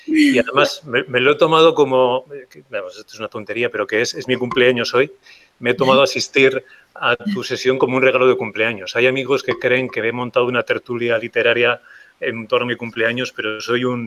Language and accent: Spanish; Navarre, Spain; que soy navarro y te voy a tutear